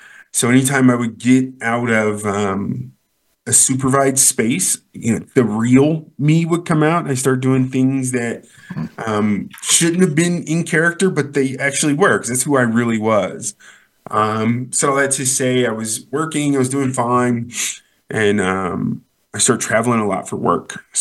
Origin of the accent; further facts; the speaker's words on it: Denver, Colorado, United States; I grew up here in Denver, pretty normal family.